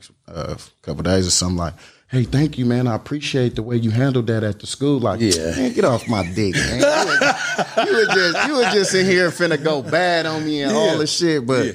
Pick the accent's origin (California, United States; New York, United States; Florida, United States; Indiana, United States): California, United States; Oakland; Like, nigga, I'm from Oakland.